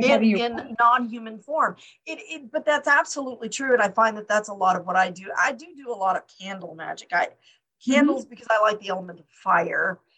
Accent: Live Oak, Texas, United States; I grew up in Live Oak, Texas, which is just outside of San Antonio.

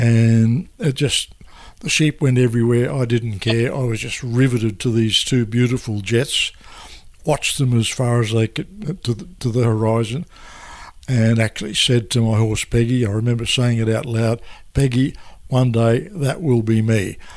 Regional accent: Winton, Victoria, Australia; moved away; I went to South Australia from Northeast Victoria, where I grew up in the Cali country, a little place called Winton, where the motor racing circuit is. And I went to South Australia from 62 to 66

